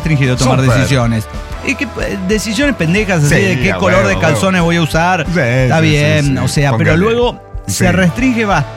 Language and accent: Spanish; San Luis Potosí, Mexico; Si esperan que lo salude, no, soy de San Luis Potosí.